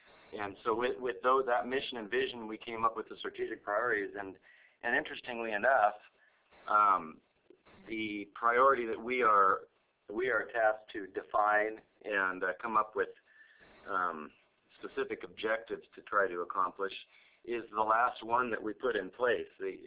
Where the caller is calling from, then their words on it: Glen Allen, Alaska, United States; I'm calling in from Glen Allen, Alaska.